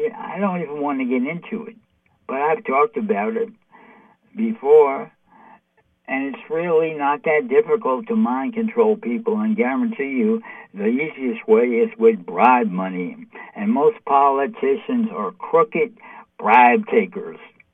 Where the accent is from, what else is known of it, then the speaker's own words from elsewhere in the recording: United States; I grew up in America here. We learned at an early age all politicians are crooks